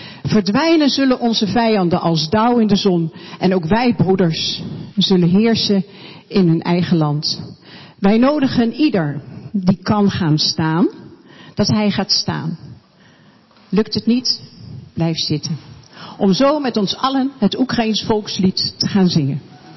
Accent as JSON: {"language": "Dutch", "country": "Netherlands", "said": "Ik kom uit Nederland."}